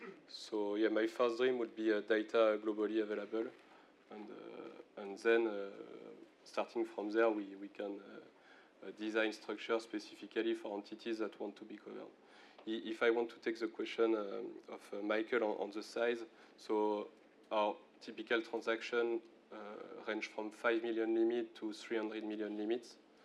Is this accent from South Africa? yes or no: no; France; if I take my home country, France, if you want to buy this data to have historical records